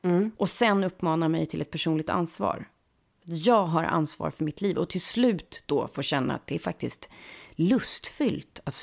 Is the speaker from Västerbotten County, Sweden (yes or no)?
no; Uppsala, Uppsala County, Sweden; när jag var tonåring i Uppsala då